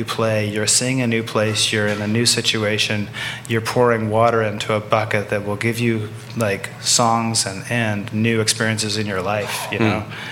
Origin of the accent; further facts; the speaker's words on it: Moscow, Idaho, United States; And when I was growing up in West Park Elementary School in Moscow, Idaho, it was the school itself, and then a playground, and then a field, and then train tracks.